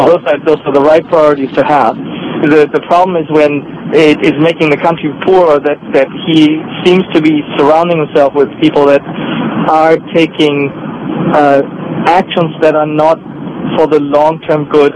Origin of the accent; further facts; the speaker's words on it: Germany; I'm German originally.